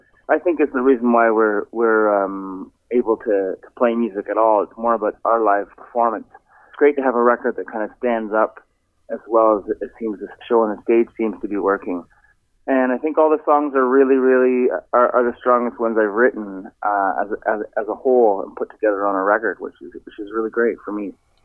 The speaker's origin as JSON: {"language": "English", "region": "Ontario", "country": "Canada", "said": "I'm originally from Ontario, so it's always a great excuse to catch up with family and friends."}